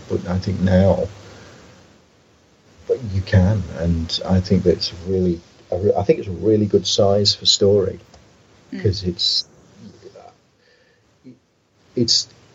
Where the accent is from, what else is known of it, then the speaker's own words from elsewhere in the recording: Derby, East Midlands, United Kingdom; I moved away from my hometown of Derby and down to Warwickshire